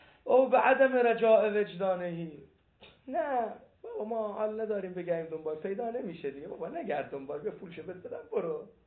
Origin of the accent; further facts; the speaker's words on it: Tehran, Tehran Province, Iran; چون این عبده ما تهرانیم